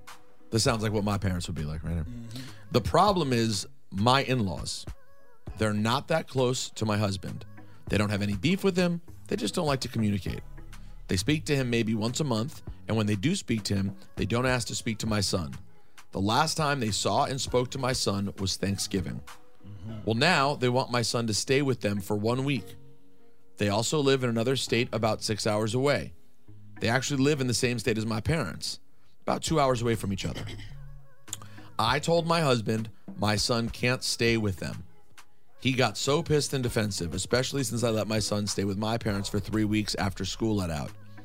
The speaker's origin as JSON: {"language": "English", "region": "New York", "country": "United States", "lives_now": "Virginia, United States", "said": "I listen all day, every day in Virginia. I'm from New York. I miss Hot 97 so much."}